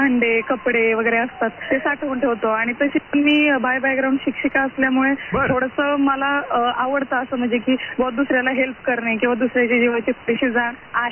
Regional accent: Maharashtra, India; हो, निसर्गाच्या सानिध्यातच राहतो आम्ही. आमचं गाव आहे इथे

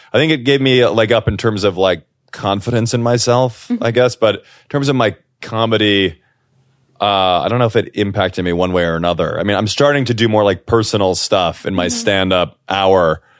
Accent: Chicago, Illinois, United States; a great family growing up in Chicago, amazing childhood, great friends and family.

